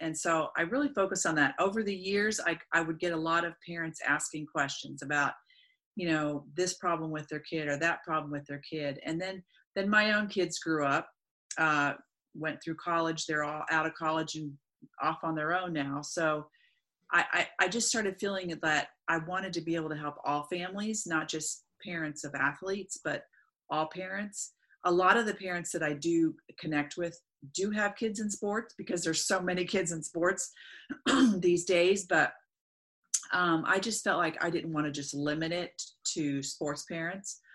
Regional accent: Florida, United States; I grew up in Florida. I was the youngest of six, and I played sports when I was younger.

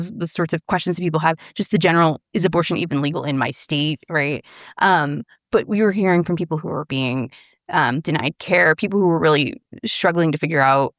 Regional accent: Texas, United States; I pick on Texas because it's my home state.

